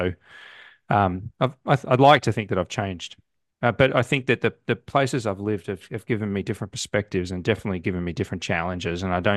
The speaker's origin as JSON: {"language": "English", "town": "Melbourne", "region": "Victoria", "country": "Australia", "tie": "born or raised there", "said": "So I was living in, I grew up in Melbourne in Australia. I actually grew up in the countryside, but my parents took me out of a small town at about the age of eight"}